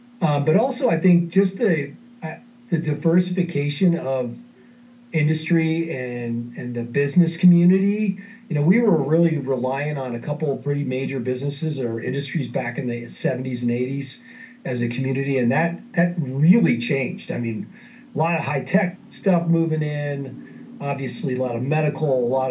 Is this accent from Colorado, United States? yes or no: yes; Colorado, United States; and I was originally from Colorado. I had a chance to become the general counsel at Metro. So moved my young family at the time back to Denver